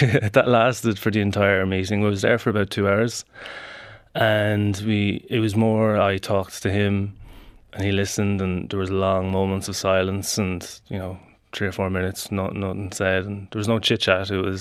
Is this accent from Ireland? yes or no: yes; Ireland; I'm from Ireland and what I'm about to tell you might shock you. that I was born in 1984.